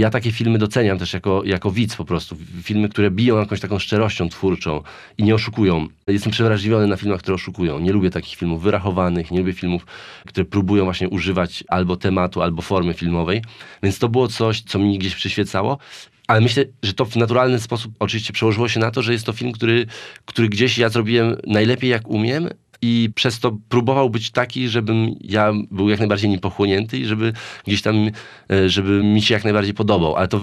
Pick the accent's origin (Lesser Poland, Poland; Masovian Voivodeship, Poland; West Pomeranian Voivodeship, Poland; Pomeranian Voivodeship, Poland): Masovian Voivodeship, Poland; Warsaw; bo jestem warszawiakiem